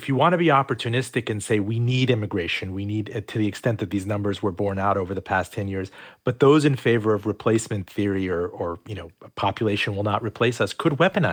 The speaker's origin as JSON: {"language": "English", "town": "Miami", "region": "Florida", "country": "United States", "tie": "born or raised there", "said": "I can look at my hometown of Miami alone"}